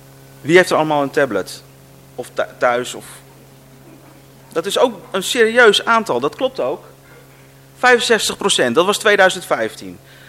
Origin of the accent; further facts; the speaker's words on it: Alphen aan den Rijn, South Holland, Netherlands; Wij komen uit Alphen aan den Rijn en tot woensdagavond had ik nog geen idee dat ik vandaag in Harderwijk zou zijn.